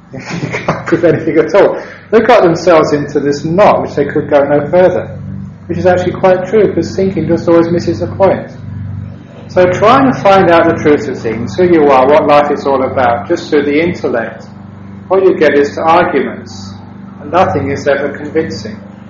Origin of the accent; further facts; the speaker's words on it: London, United Kingdom; Obviously, growing up in London, you know, mostly Christian culture, I was really also interested in this idea of like God.